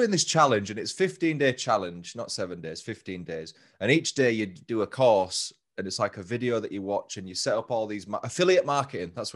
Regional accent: England, United Kingdom; accent: English; what do you guys think of my English accent? And I started talking in my normal voice.

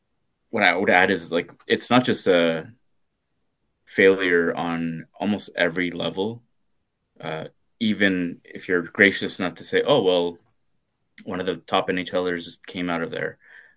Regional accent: Canada; I don't think that's enough as a Canadian to say

